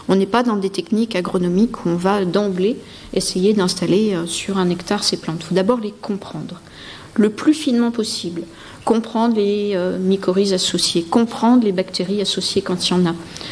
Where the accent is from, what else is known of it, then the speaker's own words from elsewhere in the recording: France; on arrivait en tant que Français.